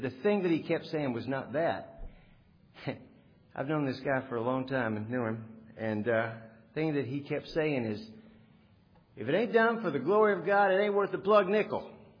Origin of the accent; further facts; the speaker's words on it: West Columbia, South Carolina, United States; I was born here in Columbia, raised in West Columbia, right on the frontage road down here